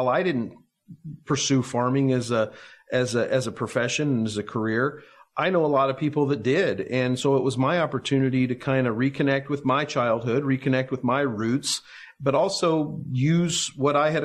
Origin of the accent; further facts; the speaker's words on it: Kansas City, Kansas, United States; You know, I grew up in western Kansas City, the most rural part of Kansas City, and I wanted a job as a kid.